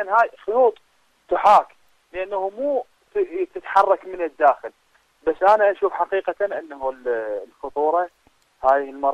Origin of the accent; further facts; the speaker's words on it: Iraq; هل حتى عندنا بالعراق المظاهرات